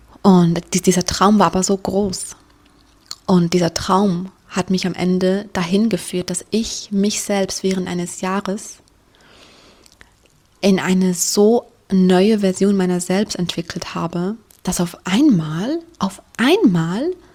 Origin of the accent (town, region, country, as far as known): Switzerland